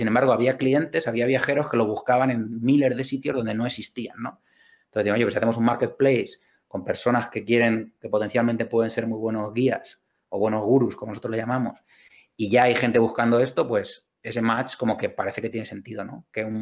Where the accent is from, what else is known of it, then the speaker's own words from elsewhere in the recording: La Roda, Castilla-La Mancha, Spain; Yo soy de La Roda, de Albacete. La Roda es un sitio con cero turismo.